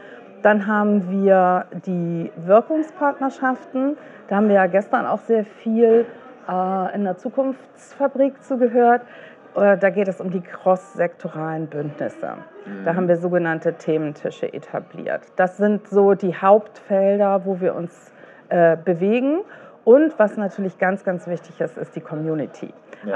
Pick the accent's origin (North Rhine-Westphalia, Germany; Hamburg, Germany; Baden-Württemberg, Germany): Hamburg, Germany; Und Hamburg, ja, ich freue mich sehr für meine Heimatstadt.